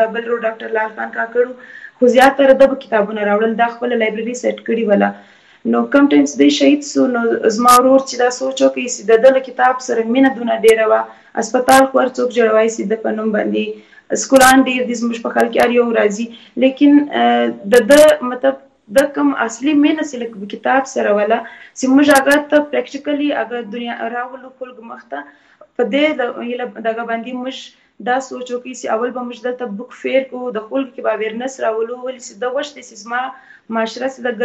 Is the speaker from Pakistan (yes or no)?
yes; Muslim Bagh, Balochistan, Pakistan; اور زه د بلوچستان یو د پښتنې سیمه مسلم باغ سره تعلق لرم چې هغه یو بالکل د کلی ایریا ده